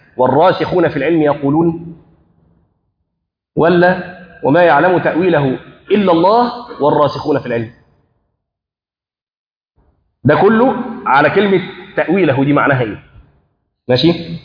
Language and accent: Arabic; Egypt; عارفين في بعض عندنا في مصر حتى بعض الاماكن ياخدوا الناس سفاري